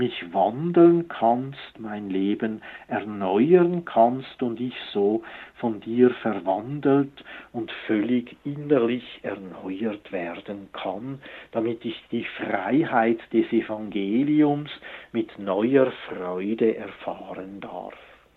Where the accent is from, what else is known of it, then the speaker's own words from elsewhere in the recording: Switzerland; in dem Sinn sind wir Schweizer ja sozusagen auch die Heiden. Wir sind ja nicht Juden gewesen, sondern außerhalb des Judentums aufgewachsen